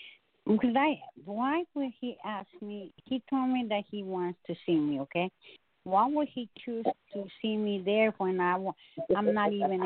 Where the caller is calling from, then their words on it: Oak Creek, United States; Hi, Stephanie, and I'm from Oak Creek.